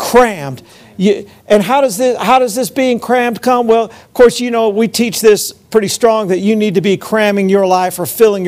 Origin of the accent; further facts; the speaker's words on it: Philadelphia, Pennsylvania, United States; born there; I was born in Philadelphia, which is the city of brotherly love.